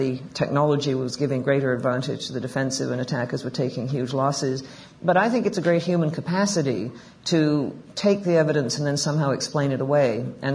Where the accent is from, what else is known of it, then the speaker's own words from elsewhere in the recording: Canada; I'm Canadian. I can do that.